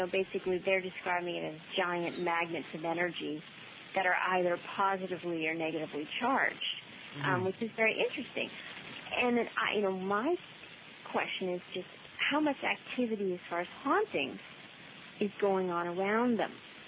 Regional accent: Marblehead, Massachusetts, United States; where Marblehead is, where I grew up in Massachusetts

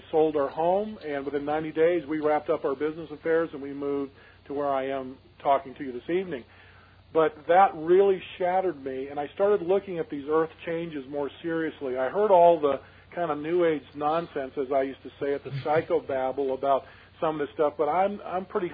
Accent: Seattle, Washington, United States; I was born and raised in the Seattle, Washington area, and I was raised at the base of Mount Rainier.

